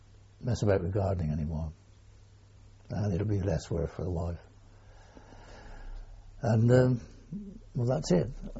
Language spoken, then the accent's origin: English; Speen, South East England, United Kingdom; born there; I was born here in Spain, a little village just outside of Newbury, on the 8th of July 1923.